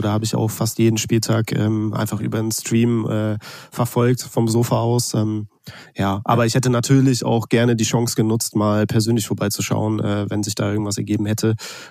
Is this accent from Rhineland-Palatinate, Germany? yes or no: no; Cologne, North Rhine-Westphalia, Germany; born or raised there